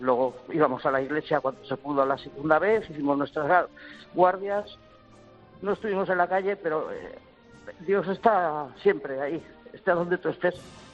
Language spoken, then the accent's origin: Spanish; Zaragoza, Aragon, Spain; Yo soy de Zaragoza y aquí en Zaragoza no os voy a contar cosas de Zaragoza